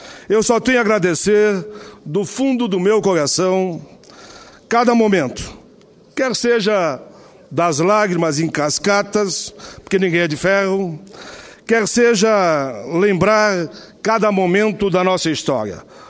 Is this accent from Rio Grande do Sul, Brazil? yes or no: yes; Caxias do Sul, Rio Grande do Sul, Brazil; conhece muito bem a minha cidade natal, Caxias do Sul.